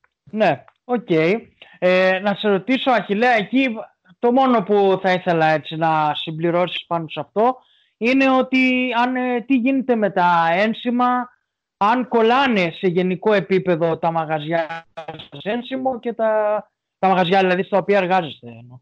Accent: Larissa, Thessaly, Greece; είμαι από τη Λάρισα, είμαι από ένα χωριό της Ελασσόνας μικρό.

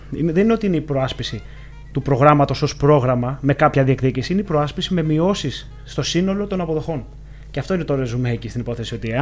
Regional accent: Peloponnese, Greece; Εγώ τυχαίνει να είμαι από την Αρκαδία, αλλά.

